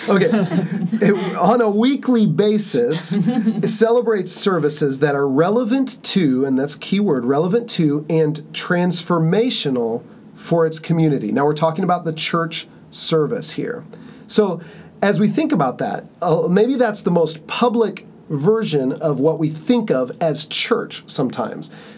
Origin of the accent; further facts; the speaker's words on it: Kansas, United States; No, I'm actually from Kansas. We're missionaries here.